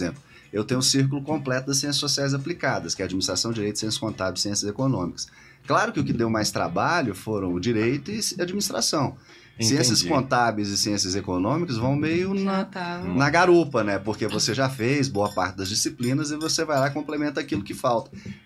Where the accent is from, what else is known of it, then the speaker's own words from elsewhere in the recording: Patrocínio Paulista, São Paulo, Brazil; eu e a minha mãe nascemos na Santa Casa Municipal, na Santa Casa de Patrocínio Paulista.